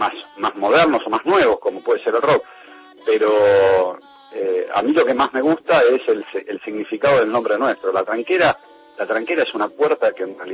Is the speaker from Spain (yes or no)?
no; Buenos Aires, Argentina; Nosotros somos porteños. En el caso mío, mi familia es de Tucumán